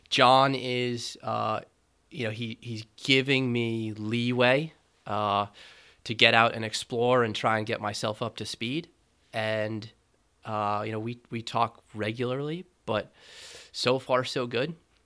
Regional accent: United States; You know, as an American moving abroad, I think moving to a place like Paris or Madrid would be difficult.

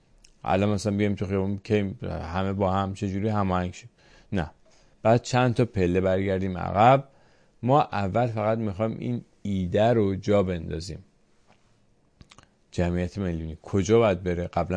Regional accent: Iran; ما ایرانی هستیم و ایران رو وقتی که ایران رو به دست بیاریم هممون ازش نفع خواهیم برد

